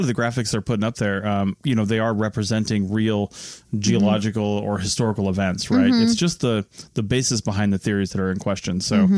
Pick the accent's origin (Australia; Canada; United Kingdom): United Kingdom; I'm British.